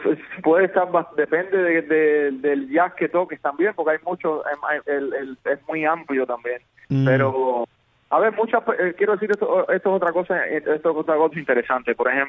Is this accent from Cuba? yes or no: yes; Cuba; now in United States; yo me crié con música cubana y la música cubana toda es bailable, desde un danzón, un bolero, hasta la música timba con la que yo también crecí en Cuba en los 90.